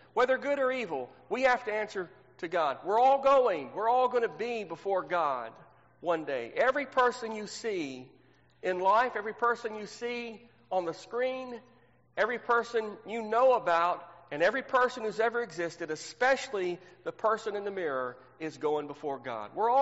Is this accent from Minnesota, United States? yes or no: no; Texas, United States; You know, I grew up in Texas.